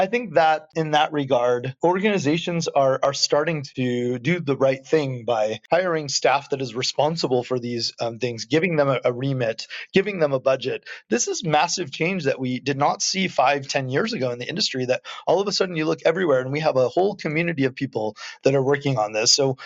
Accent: Washington, United States; even in my home state of Washington, here in the U.S.

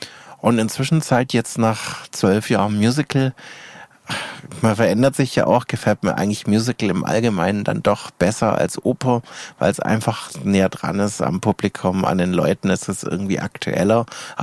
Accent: Stuttgart, Baden-Württemberg, Germany; now in Füssen, Germany; wobei tatsächlich habe ich immer noch meinen Erstwohnsitz in Stuttgart. Ich komme ja gebürtig aus Stuttgart, aber ich habe mit meiner Lebenspartnerin auch dauerhaft natürlich jetzt eine Wohnung bezogen in Füssen, schon seit 10 Jahren.

